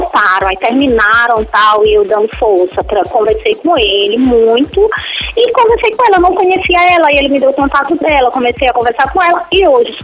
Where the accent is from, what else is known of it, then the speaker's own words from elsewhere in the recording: Brasília, Federal District, Brazil; now in São Luís, Brazil; Eu sou brasiliense, né, e a nossa infância foi toda junto, todo mundo junto, era um setor, a gente morava num setor